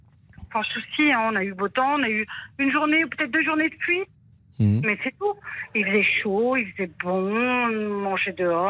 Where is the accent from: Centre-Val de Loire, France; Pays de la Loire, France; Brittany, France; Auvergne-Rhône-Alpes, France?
Auvergne-Rhône-Alpes, France; Saint-Étienne; moved away; on a quitté notre région, on est stéphanois et on est venu ici.